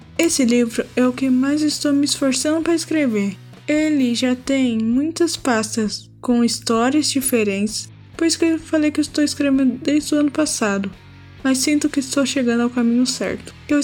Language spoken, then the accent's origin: Portuguese; Ubatuba, São Paulo, Brazil; born there; now in São Paulo, Brazil; Tenho 20 anos, moro em São Paulo, mas nasci em Ubatuba.